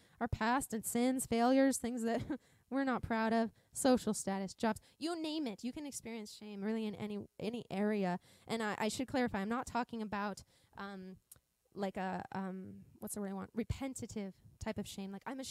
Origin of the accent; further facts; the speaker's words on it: Montana, United States; I grew up in Montana and I was so afraid.